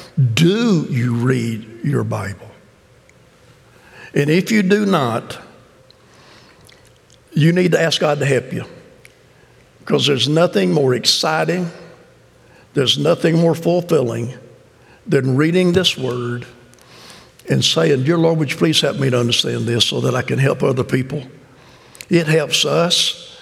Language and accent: English; South Carolina, United States; I told you we grew up in South Carolina, so backward and hillbilly.